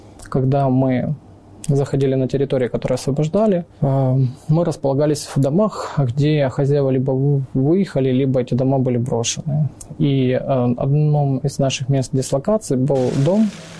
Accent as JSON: {"language": "Russian", "town": "Khartsyzk", "region": "Donetsk Oblast", "country": "Ukraine", "tie": "born or raised there", "said": "Я сам родом с Харциска, Донецкой области, в 2014 году."}